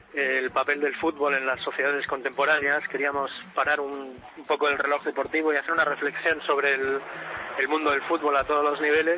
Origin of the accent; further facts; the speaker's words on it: Bilbao, Basque Country, Spain; como sabes que somos de Bilbao